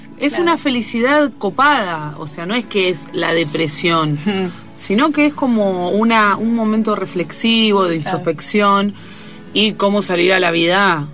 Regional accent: Mar del Plata, Buenos Aires Province, Argentina; yo soy de Mar del Plata

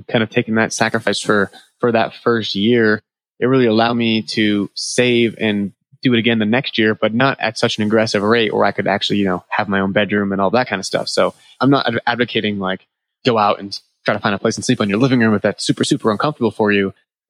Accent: New England, United States; Okay. So I'm from New England, right?

